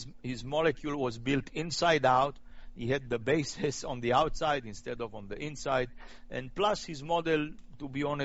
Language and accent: English; Israel; born or raised there; also born or lived in Romania